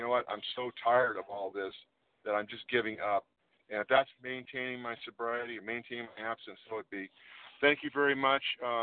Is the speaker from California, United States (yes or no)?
yes; California, United States; I'm from Northern California, and thank you, Team Friday.